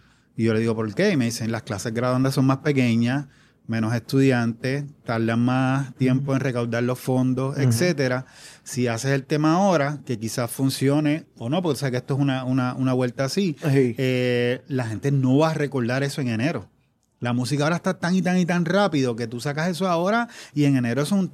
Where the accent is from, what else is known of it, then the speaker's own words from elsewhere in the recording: Levittown, Puerto Rico; Yo soy de Levittown. Yo digo, yo estoy en A Torre y en la Libre Música, pero en Levittown.